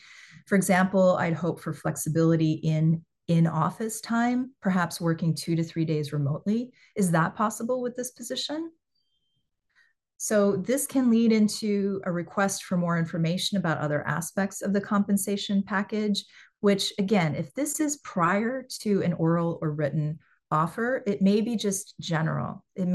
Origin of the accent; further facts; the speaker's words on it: Champaign, Illinois, United States; it should be more for the same type of position that's offered to you in Champaign-Urbana, my hometown, because the cost of living is half.